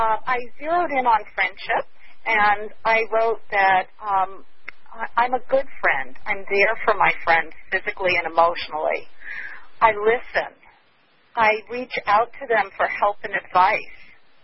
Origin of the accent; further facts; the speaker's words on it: California, United States; I'm from the Bay.